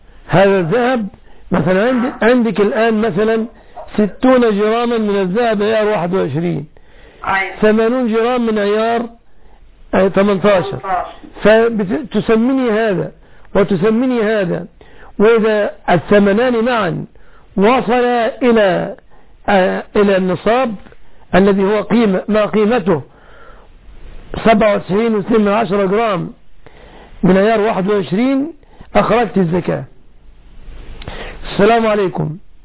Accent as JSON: {"language": "Arabic", "country": "Egypt", "said": "في بلادنا مصر"}